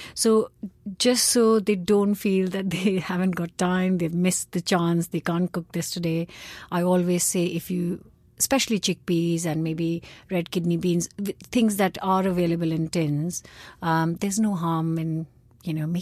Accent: Punjab, India; So people, like my mom makes a Punjabi kadhi because we come from Punjab.

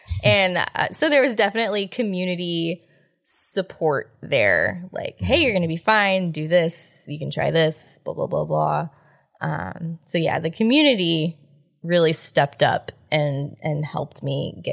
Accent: Del Rio, Texas, United States; All right. So I was born and raised in Del Rio, Texas.

